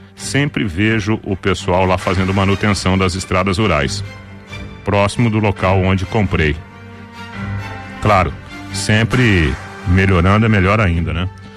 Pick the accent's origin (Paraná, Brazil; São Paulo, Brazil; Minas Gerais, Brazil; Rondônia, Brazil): Paraná, Brazil; Água do Pari; born there; Que dá acesso à Água Branca, dá acesso à Água do Pari, onde eu nasci, e dá acesso também à seção Café Forte, já no município de Açaí, também aqui às margens do Tibagi.